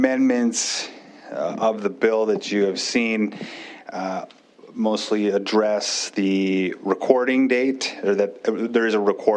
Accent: Miles City, Montana, United States; I represent Senate District 19, which includes my hometown of Miles City.

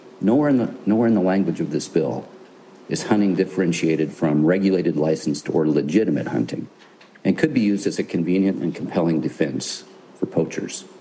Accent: Glasgow, Montana, United States; I'm from Glasgow

